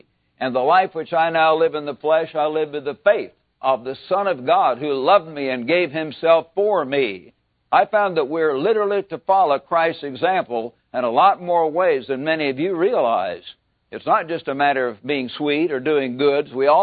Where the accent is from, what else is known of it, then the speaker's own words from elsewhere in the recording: Missouri, United States; out under the moonlight in long summer evenings back in Missouri.